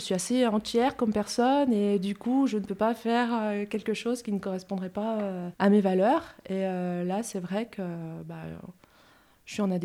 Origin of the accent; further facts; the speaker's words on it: Annecy, Auvergne-Rhône-Alpes, France; born there; now in Loire, France; Moi, je suis née en Annecy, en Haute-Savoie.